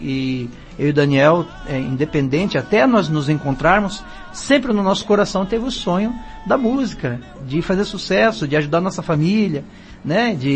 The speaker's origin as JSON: {"language": "Portuguese", "town": "Paranaguá", "region": "Paraná", "country": "Brazil", "tie": "born or raised there", "also_born_or_lived": "São Paulo", "lives_now": "Curitiba, Brazil", "said": "Nasci em São Paulo. Aí, quando eu tinha lá meus 8 anos de idade, minha família veio pra Paranaguá, aqui no litoral. E aí, eu me criei em Paranaguá, né? Em Curitiba eu cheguei mais ou menos 2003, 2004. Tô até hoje"}